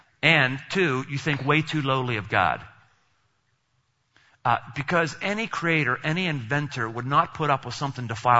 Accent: United States; all the things that seem to not be part of our American culture is we are American elitists. We are.

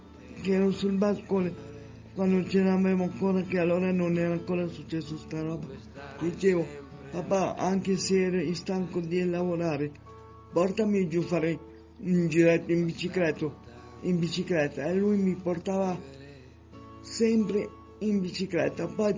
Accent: Milan, Lombardy, Italy; born there; Io sono nato a Quarto Giau, a Milano, in via Gazzoletti, con la mia nonna e la mia mamma e mio papà.

